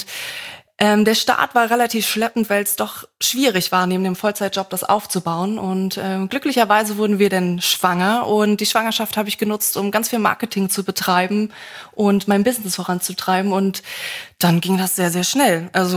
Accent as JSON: {"language": "German", "region": "Berlin", "country": "Germany", "said": "Also ich bin Berliner"}